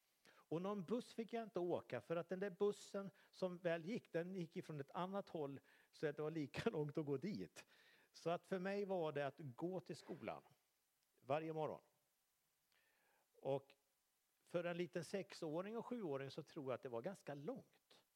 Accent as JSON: {"language": "Swedish", "town": "Skultorp", "region": "Västra Götaland County", "country": "Sweden", "tie": "born or raised there", "also_born_or_lived": "Dalarna", "said": "Så fråga mig om jag kommer någonstans ifrån, så är det från Skultorp, fast jag är född i Dalarna. Men där känner jag någonstans att där är jag mitt hem. I Skultorp, som låg 6-7 kilometer utanför Skövde, så bodde vi på Barnvägen 13."}